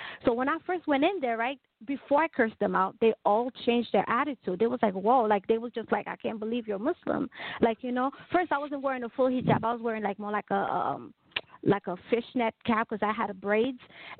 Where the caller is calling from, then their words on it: Pennsylvania, United States; I'm calling from Pennsylvania.